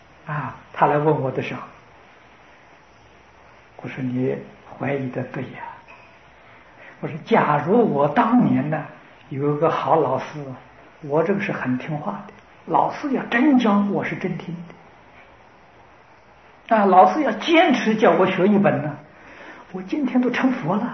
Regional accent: Taiwan; 在我们台湾人

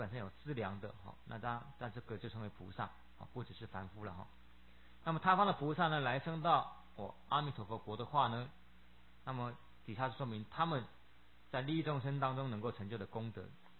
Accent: China

